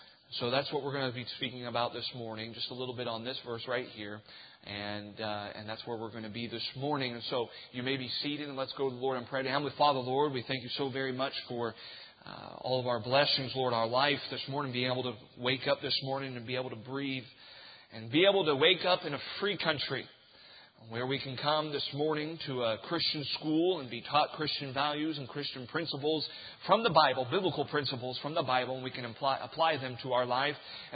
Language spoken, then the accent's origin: English; Texas, United States; also born or lived in South Carolina / Oklahoma / Germany; I don't really know where to tell you where I'm from, because I was born in South Carolina, then moved to Oklahoma, and then moved to Germany, and then moved back to Oklahoma, then moved back to South Carolina, and now I'm from Texas.